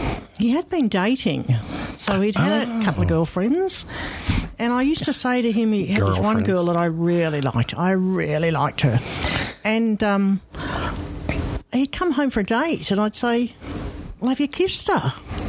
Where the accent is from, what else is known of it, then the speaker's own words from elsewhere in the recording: Australia; born there; Yeah, both of us, my husband and I. I was born in Australia, but he was born over there.